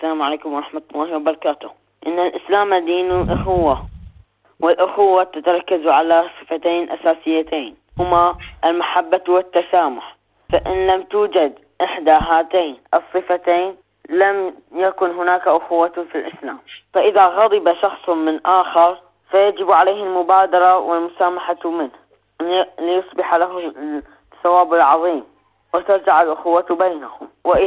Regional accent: Bahrain; من البحرين.

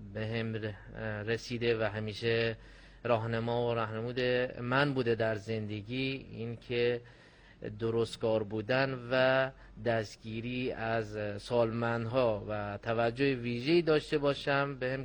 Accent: Bandar Abbas, Hormozgan, Iran; بندر عباس.

